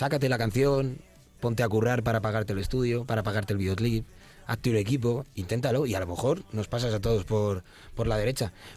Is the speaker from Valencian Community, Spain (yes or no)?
no; Toledo, Castilla-La Mancha, Spain; los que somos de Toledo, yo creo que saben por qué lo digo. Es un poco, al final, como en cualquier sitio, pero sí, no es un pueblo, pero no es una ciudad muy grande. Nos conocemos todos.